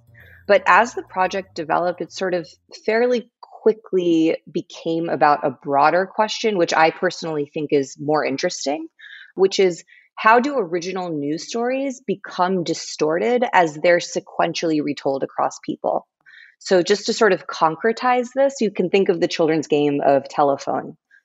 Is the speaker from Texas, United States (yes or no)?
no; Englewood, New Jersey, United States; also born or lived in Palo Alto; So I was born in Palo Alto. I lived there until I was 4 years old. And then my parents and I moved to northern New Jersey. And I grew up in Englewood, New Jersey.